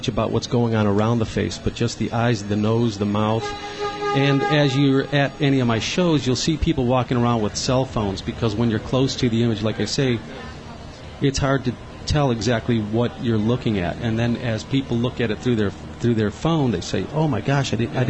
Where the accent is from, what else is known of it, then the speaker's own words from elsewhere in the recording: Cleveland, Ohio, United States; Well, I'm from Cleveland.